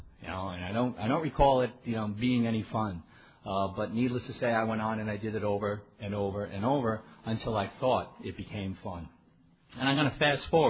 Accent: Long Island, New York, United States; I was born in Brooklyn and raised on Long Island.

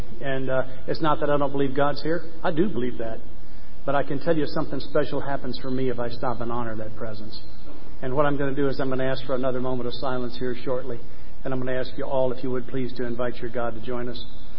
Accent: Atlanta, Georgia, United States; I am most honored to be speaking at the convention of my home state. I was born in Atlanta, Georgia. Graduated from Northside High in Atlanta in 1961.

